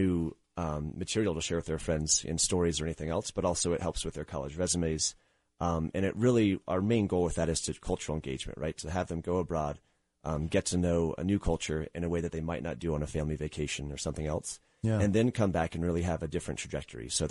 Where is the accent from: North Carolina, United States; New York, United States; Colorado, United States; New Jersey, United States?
Colorado, United States; Denver; also born or lived in Texas; I went to East High School here in Denver. I'm not quite a Denver native. I was born in Texas.